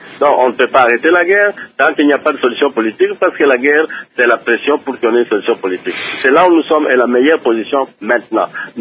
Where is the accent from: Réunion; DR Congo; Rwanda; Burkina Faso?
DR Congo; comme nous, chez nous, à RDC